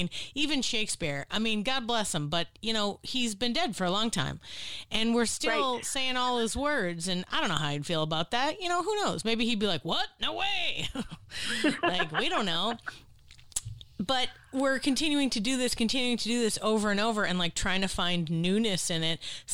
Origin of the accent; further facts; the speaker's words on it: Boston, Massachusetts, United States; Years ago, like when I was growing up, I'm from Boston, and my mom was like part of the Boston Teachers Union.